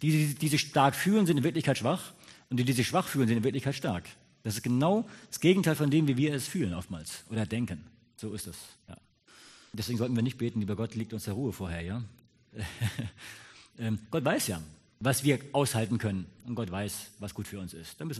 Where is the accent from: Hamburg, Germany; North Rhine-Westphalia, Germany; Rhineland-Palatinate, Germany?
Hamburg, Germany; ich bin selbst aus Hamburg.